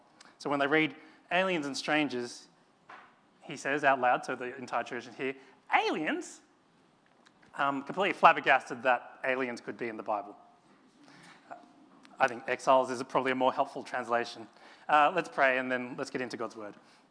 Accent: Australia; my parents are Chinese, but I grew up in Australia, and so I live in between 2 worlds. I live in between. I'm a bit Chinese and a bit Australian, a bit of both, bit of neither.

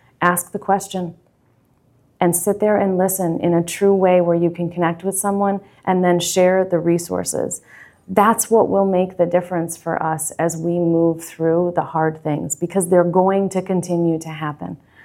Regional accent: New York, United States; I'm from New York. I didn't grow up with crabs. And so it's kind of a new thing. I've only been here since 2005.

